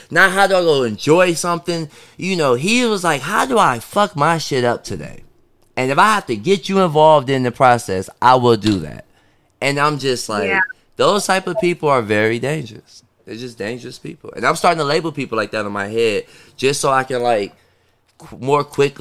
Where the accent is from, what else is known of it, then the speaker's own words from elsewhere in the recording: Detroit, Michigan, United States; I'm like, I'm from Detroit, whatever, whatever. That's just, you know, we're very direct.